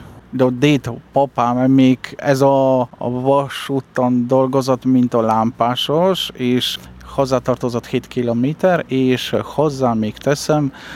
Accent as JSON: {"language": "Hungarian", "town": "Sanok", "region": "Subcarpathian Voivodeship", "country": "Poland", "tie": "born there", "second_language": "Hungarian", "said": "Dél-keleti területre vagyok, igazán Szánokból születtem."}